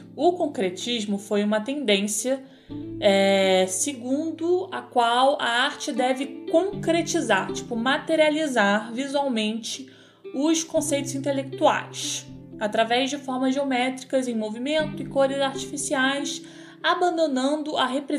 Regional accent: Petrópolis, Rio de Janeiro, Brazil; eu tava no Rio, eu sou de Petrópolis. O pessoal daqui de Petrópolis não gosta de falar que é interior, né?

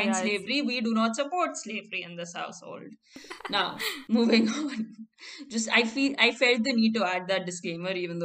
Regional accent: India; if the accents weren't obvious enough, I grew up in India.

